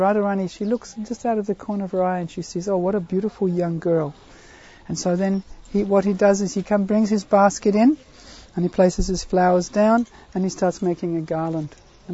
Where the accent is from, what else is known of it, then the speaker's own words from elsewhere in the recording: Australia; From Australia, Vrindavan. We're coming from Vrindavan.